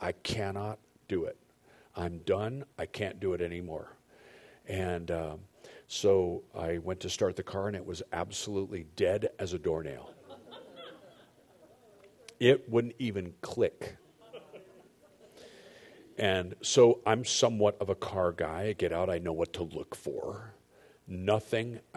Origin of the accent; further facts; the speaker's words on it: San Diego, California, United States; I grew up in North Park, and so we lived, our Mari and I lived in College Park up by San Diego State.